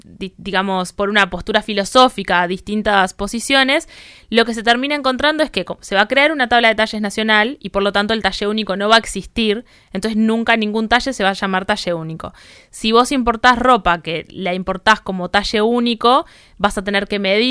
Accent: Uruguay; que haya una coherencia con nuestras corporalidades, como uruguayas y uruguayos

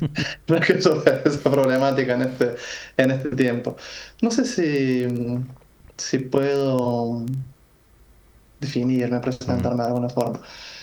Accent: San Luis, Argentina; also born or lived in Córdoba; yo nací en Córdoba, pero de muy chico me vine a vivir a San Luis.

